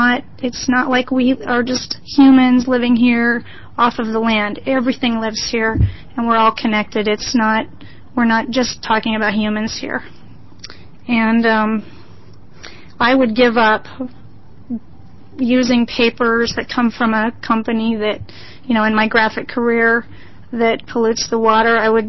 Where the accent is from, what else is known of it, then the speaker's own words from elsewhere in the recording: Idaho, United States; I was raised in Idaho.